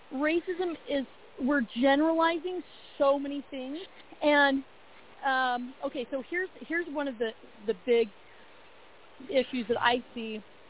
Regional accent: Utah, United States; And I grew up in Utah and in a very small town.

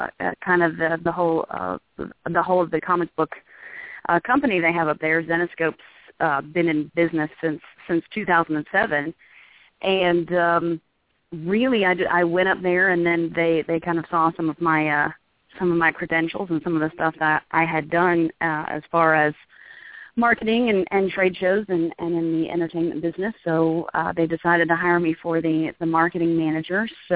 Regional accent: Atlanta, Georgia, United States; will be at Wizard World Atlanta and booth 330. And because it's kind of my home area and my hometown

